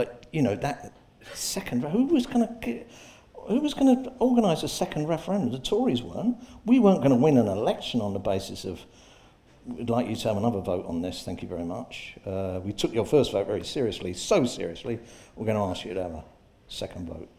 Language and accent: English; Hull, Yorkshire and the Humber, United Kingdom; You know, I'm from Hull. We'd have lost the three Hull seats if it wasn't for stupid Farage putting up candidates.